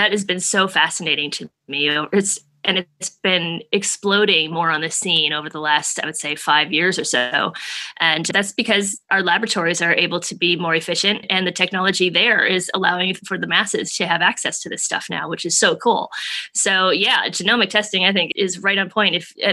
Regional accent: Wisconsin, United States; I was the first Olympic level rhythmic gymnast in the state where I grew up in Wisconsin.

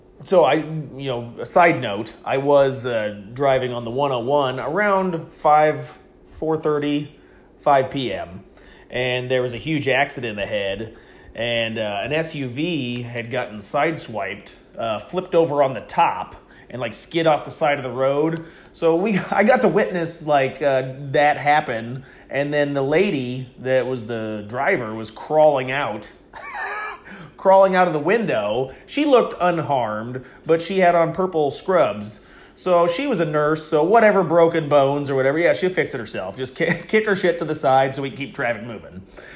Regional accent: Iowa, United States; You know, I'm from Iowa and, you know, I'm just taking a trip on the train.

